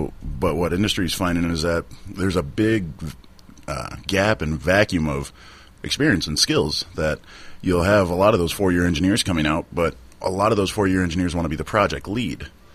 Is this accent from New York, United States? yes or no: no; Ham Lake, Minnesota, United States; Well, I'm originally from Minnesota, or some of my friends call it Southern Canada. I'm just on the north side of Minneapolis. Grew up in Ham Lake, Minnesota, which it's about 12,000 strong.